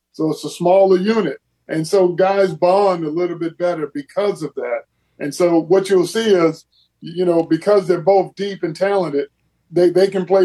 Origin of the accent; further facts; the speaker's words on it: Houston, Texas, United States; as a kid growing up in Houston, Texas, that was my dream.